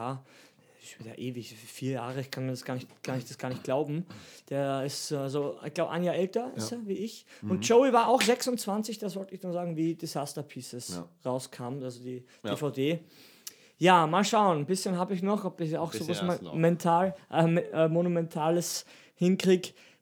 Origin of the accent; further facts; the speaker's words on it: Steinhaus am Semmering, Styria, Austria; Es gibt auch ein Metal-Festival sogar in meinem Heimatdorf, Spital am Semmering. Also mein Dorf heißt Steinhaus am Semmering.